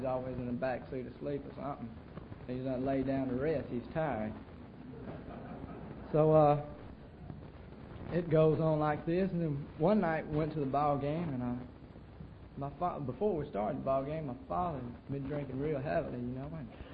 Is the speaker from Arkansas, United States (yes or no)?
no; Phenix City, Alabama, United States; Really, I'm from Phoenix City. That's just, I open my back door and I see Columbus's front yard.